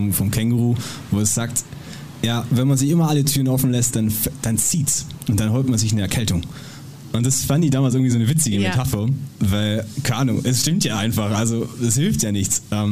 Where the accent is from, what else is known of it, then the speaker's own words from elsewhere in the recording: Schwendi, Baden-Württemberg, Germany; Also ich würde jetzt hier mal sagen, wir kommen aus Schwendi. Also 3 von 4 kommen aus Schwendi.